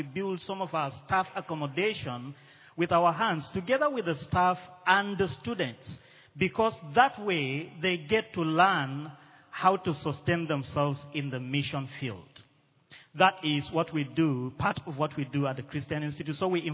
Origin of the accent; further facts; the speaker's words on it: Jos, Plateau, Nigeria; I come from Nigeria, from the Anglican Diocese of Jos.